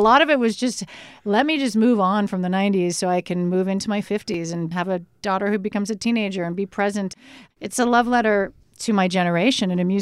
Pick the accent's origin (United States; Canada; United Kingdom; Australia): Canada; born there; I'm born Canadian with dual citizenship, jumped into an American thing